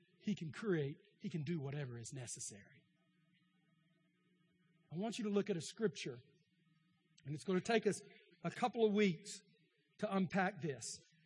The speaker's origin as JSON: {"language": "English", "region": "Texas", "country": "United States", "tie": "born or raised there", "said": "I grew up in East Texas. They're all Democrats in East Texas, deep East Texas."}